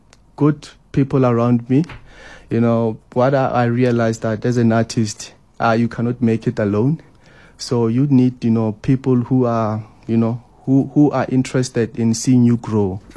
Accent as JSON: {"language": "English", "town": "Hammanskraal", "region": "Gauteng", "country": "South Africa", "said": "I'm from Hammanskraal, and I'm a visual artist, a full-time."}